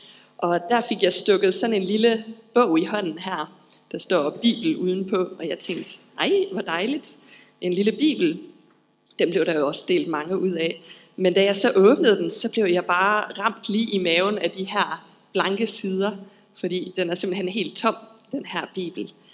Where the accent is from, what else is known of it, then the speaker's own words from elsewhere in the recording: Aarhus, Central Denmark Region, Denmark; born there; also born or lived in Armenia; jeg er født i Aarhus, og så har jeg tilbragt 9 år af min barndom i Armenien. Der arbejdede mine forældre.